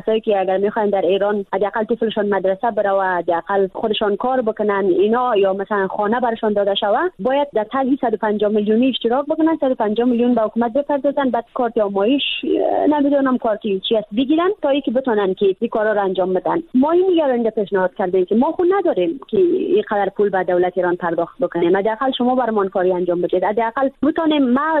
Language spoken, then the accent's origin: Persian; Badakhshan, Afghanistan; گفتم از افغانستان. گفت از کجای افغانستان هستی؟ گفتم از بدخشان.